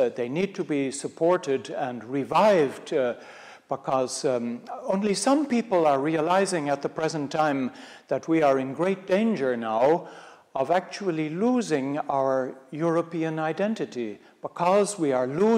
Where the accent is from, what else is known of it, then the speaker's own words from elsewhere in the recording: Ireland; now in Belgium; I come originally from Ireland, but I live in Belgium. I've been living in Belgium now for longer than I would like to tell you.